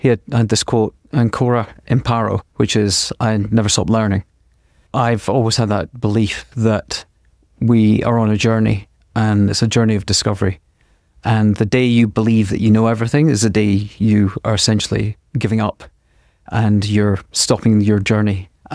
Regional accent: Arbroath, Scotland, United Kingdom; also born or lived in Tehran; I grew up in Scotland. I grew up in many, many towns, small towns, large towns, and very large cities outside the UK as well, from being born in a place called Arbroath to being a teenager in Tehran.

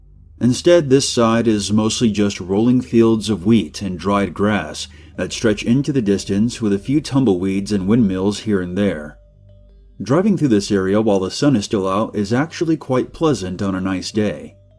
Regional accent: Seattle, Washington, United States; Growing up in Seattle, one of the biggest cities on the West Coast, I never really needed to worry about the dangers of driving in the middle of nowhere, until I committed to a college in Eastern Washington.

